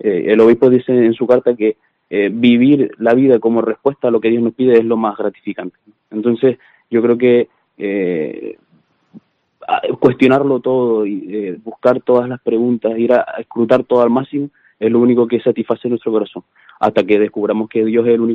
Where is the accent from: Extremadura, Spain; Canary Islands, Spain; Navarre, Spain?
Canary Islands, Spain; Los Realejos; tengo 23 años, soy natural de Los Realejos, del pueblo de Los Realejos, así que soy paisano de Don Francisco